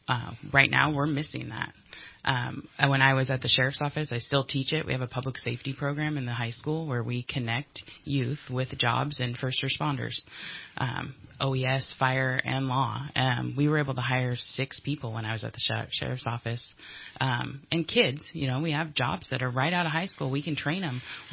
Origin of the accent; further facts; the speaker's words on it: Doris, California, United States; I grew up in Siskiyou County in a little tiny town called Doris, and then moved over.